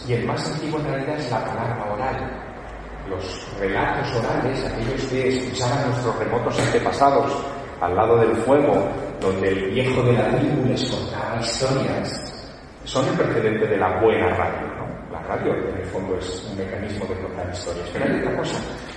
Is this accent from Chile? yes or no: no; Teruel, Aragon, Spain; born or raised there